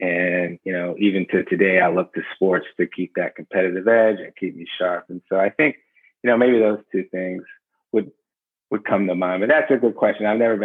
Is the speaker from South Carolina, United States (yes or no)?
yes; South Carolina, United States; You know, I grew up in the Deep South in South Carolina. I was privileged enough to go to a private school where I was one of very few African Americans.